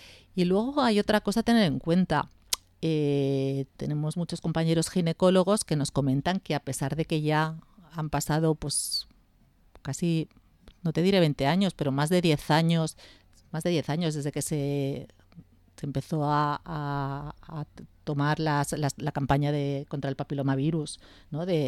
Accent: Spain; Sí que es cierto que somos españoles

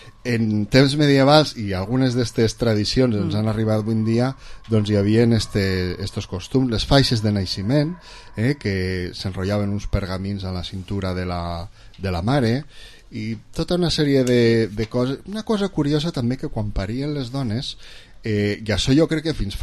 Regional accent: Vila-real, Valencian Community, Spain; born there; jo vaig néixer a Vila-real, però me van dur a Castelló

